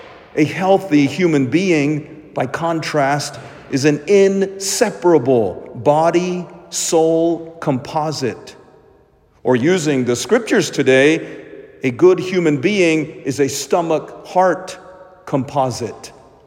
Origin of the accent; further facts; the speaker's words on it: Little Rock, Arkansas, United States; It reminds me of what my home smelled like as a child growing up in Little Rock with my mom's Indian cooking.